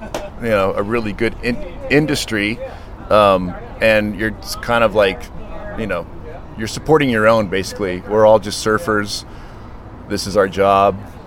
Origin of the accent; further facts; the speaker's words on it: Florida, United States; When I was living in Florida, I grew up in Florida, I'd probably be singing a different tune.